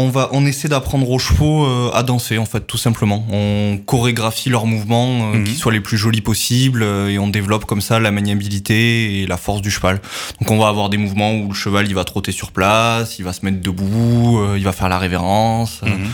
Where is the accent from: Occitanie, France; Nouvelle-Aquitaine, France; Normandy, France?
Occitanie, France; Moi, j'ai grandi en Aveyron